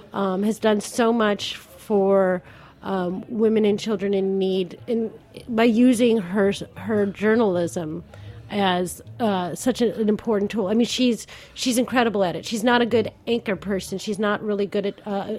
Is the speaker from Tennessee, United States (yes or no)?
no; Chicago, Illinois, United States; Yes, I'm actually from Chicago.